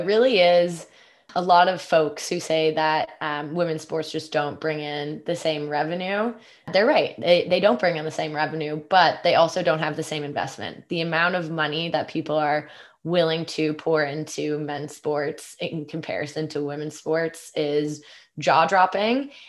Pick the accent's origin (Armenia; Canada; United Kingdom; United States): Canada; It's so interesting being a Canadian and now working, especially on the content team.